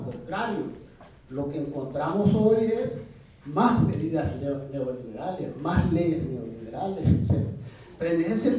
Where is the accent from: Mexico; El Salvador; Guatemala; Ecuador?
El Salvador; vengo de El Salvador